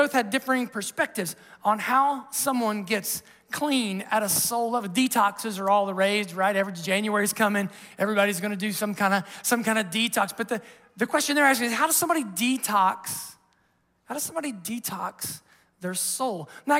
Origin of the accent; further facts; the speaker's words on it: Ohio, United States; I grew up in Southern Ohio. We swam in a creek, and there was a lot of other things, right, in the creek growing up.